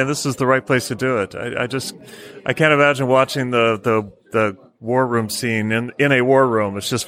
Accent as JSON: {"language": "English", "region": "California", "country": "United States", "tie": "born or raised there", "lives_now": "England", "said": "I grew up in California during the 60s, so we always had like the threat of it hanging over us. We had drills in school."}